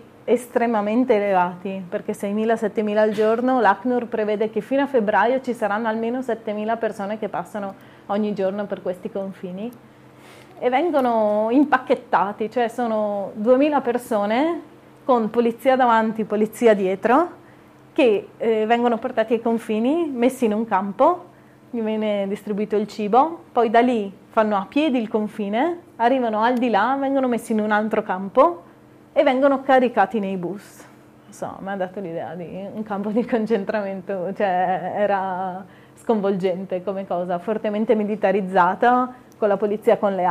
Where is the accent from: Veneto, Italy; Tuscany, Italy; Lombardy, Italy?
Veneto, Italy; Venice; io sono di Venezia, anche a Venezia adesso stanno passando delle persone